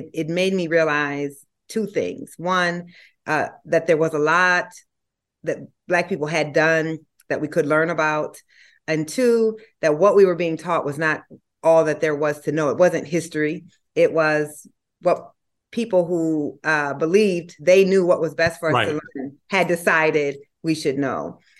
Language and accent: English; Iowa, United States; even though I grew up in Iowa, there were still enough Black folks there to segregate us.